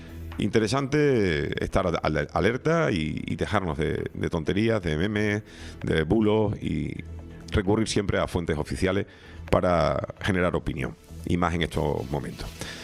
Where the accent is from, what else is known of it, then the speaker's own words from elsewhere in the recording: Canary Islands, Spain; me alegra de que nos apoye como canario